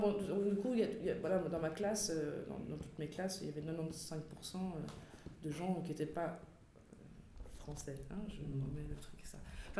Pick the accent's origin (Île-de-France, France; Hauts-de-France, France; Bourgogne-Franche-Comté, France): Île-de-France, France; now in Brussels, Belgium; moi ça fait 12 ans que je suis à Bruxelles, je suis française aussi, moi je viens du 9-3